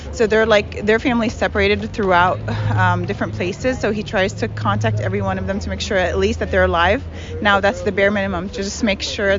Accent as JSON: {"language": "English", "town": "Jerusalem", "country": "Palestine", "tie": "born or raised there", "lives_now": "Pleasant Hill, United States", "said": "I'm originally from Palestine. I was born and raised in Jerusalem, and I live in Pleasant Hill."}